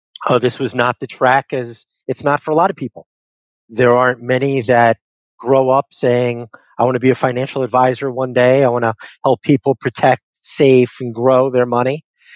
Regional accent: Bronx, New York, United States; I grew up in the Bronx, and I grew up in a depressed area that my hobby was working.

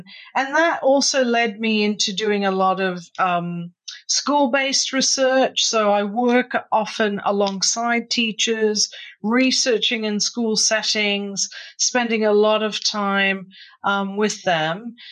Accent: Australia; accent: Australian; English is a second language; also born or lived in Canada; I'm the daughter of Italian immigrants who went to Canada in the mid-50s. That's where I was born. We then moved to Australia, hence the accent. I grew up in Australia in the mid-70s and then went back to Canada to do my PhD.

